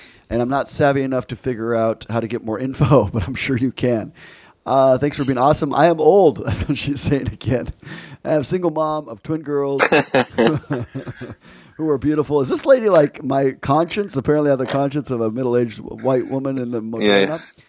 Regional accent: Boston, Massachusetts, United States; I'm from Boston originally.

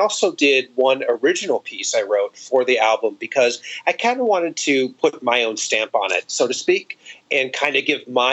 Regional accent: Cleveland, Ohio, United States; And because I'm from Cleveland, Ohio.

